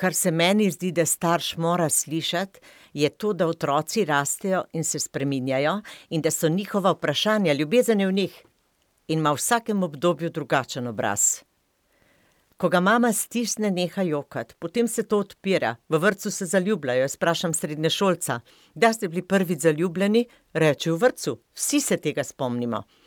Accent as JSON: {"language": "Slovenian", "region": "Carinthia", "country": "Slovenia", "said": "v bistvu jaz prihajam iz Koroške"}